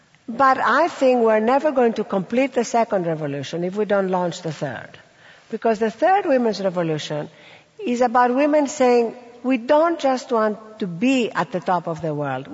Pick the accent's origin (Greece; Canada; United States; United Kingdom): Greece; Athens, Attica; And when we were growing up in Athens, with little money